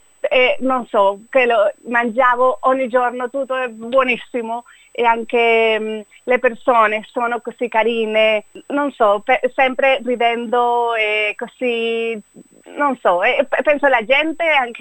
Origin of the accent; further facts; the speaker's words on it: Venezuela; also born or lived in Miami; now in Sydney, Australia; Sono venezuelana, poi come hai detto abito qui da 4 anni a Sydney. Sono nata a Miami, Florida, poi i miei genitori sono andati a Venezuela e poi ho cresciuto là.